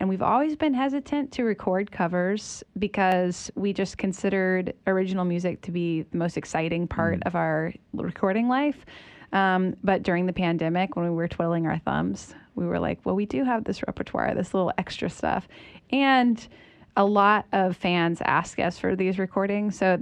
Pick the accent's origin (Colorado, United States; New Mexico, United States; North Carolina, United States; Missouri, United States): North Carolina, United States; me and Joseph, like all of us in the band, we're from North Carolina and we're like, we're bona fide Southern, but we're not like, you know, back porch pickers growing up.